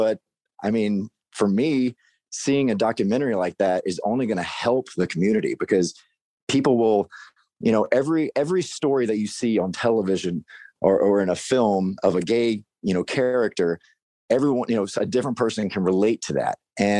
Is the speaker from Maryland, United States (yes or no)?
no; Mississippi, United States; You know, even my family, and you know, I'm from Mississippi. So I was like, well, crap, like what's my family going to think? How is my little small town going to treat my family when I come out?